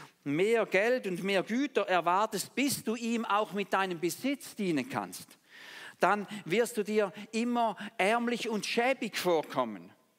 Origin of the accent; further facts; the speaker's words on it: Switzerland; Unser Wohlergehen als Schweizer oder als Menschen, die in der Schweiz wohnen